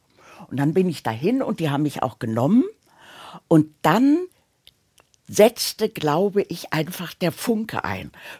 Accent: Hamburg, Germany; Ich komme aus Hamburg, bin mit dem Auto hierher gebraust, hier ins Studio

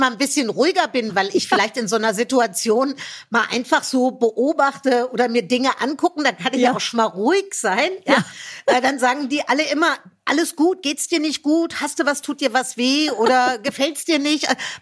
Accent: Rhineland, Germany; Ich bin ja ein Rheinländer. Ich glaube, wir kommen schon ein bisschen singend auf die Welt.

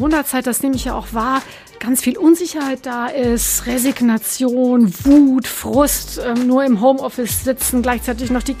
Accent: North Rhine-Westphalia, Germany; moved away as an adult; Ich bin geboren im tiefen Sauerland in Westfalen, 1965 im November, also vor 55 Jahren.

